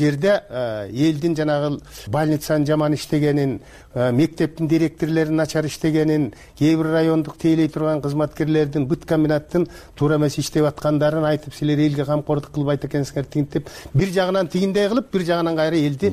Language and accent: Kyrgyz; Naryn Region, Kyrgyzstan; Мен өзүм нарындыкмын да.